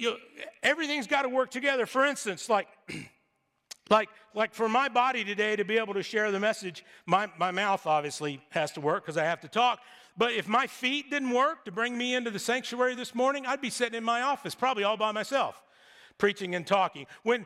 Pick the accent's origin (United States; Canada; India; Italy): United States; Texas; It comes before even being a Texan.